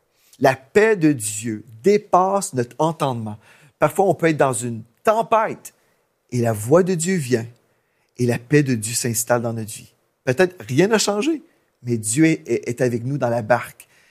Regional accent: Canada; Et là, il découvre que je suis Canadien.

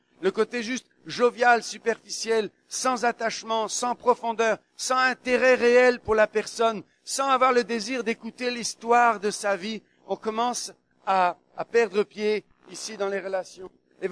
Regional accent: Morocco; born there; Au Maroc, mon pays natal, quand quelqu'un se dépêche, on lui dit, pourquoi t'es si pressé?

